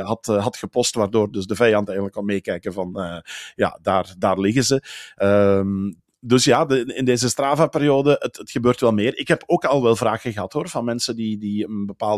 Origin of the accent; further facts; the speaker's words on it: Belgium; Zeg, we moeten hiervan genieten als Belg zijnde